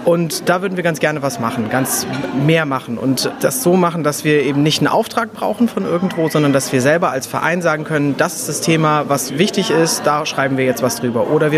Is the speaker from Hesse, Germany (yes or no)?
yes; Kassel, Hesse, Germany; Genau, wir sind aus Kassel.